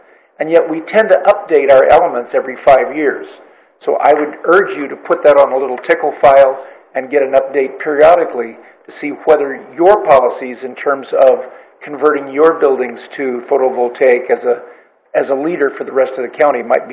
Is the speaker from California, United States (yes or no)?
yes; Nipomo, California, United States; I'm from Napomo.